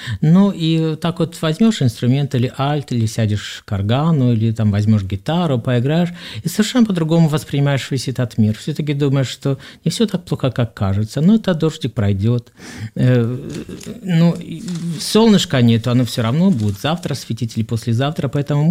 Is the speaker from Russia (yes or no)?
no; Belarus; Я сам из Белоруссии.